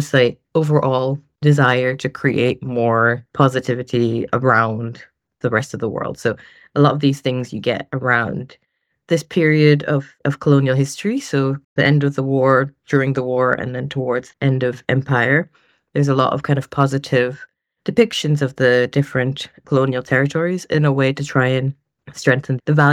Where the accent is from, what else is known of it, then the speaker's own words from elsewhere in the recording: Jamaica; So myself, I'm also from Jamaica, and I started my career as an artist.